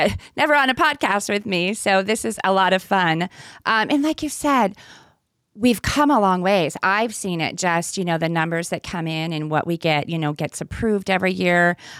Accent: California, United States; because I'm from the Bay Area, and so I was very familiar with. I lived down in Vacaville for many, many years.

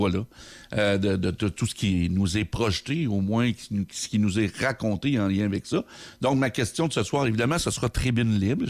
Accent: Quebec, Canada; Comment je dois agir, moi, en tant que Québécois?

